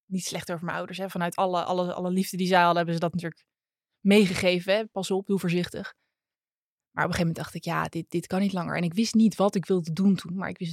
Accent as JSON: {"language": "Dutch", "region": "Utrecht", "country": "Netherlands", "also_born_or_lived": "The Hague", "said": "Ik kom uit Utrecht. Ik ben geboren in Den Haag. Ik ben ook, al zeg ik het zelf, ik voel me echt een Haagenees."}